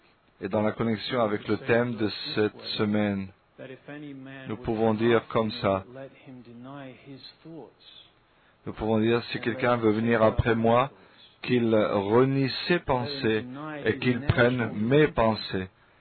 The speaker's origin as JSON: {"language": "French", "region": "England", "country": "United Kingdom", "said": "Même si je suis d'Angleterre, ça c'est vraiment ma famille et ma maison."}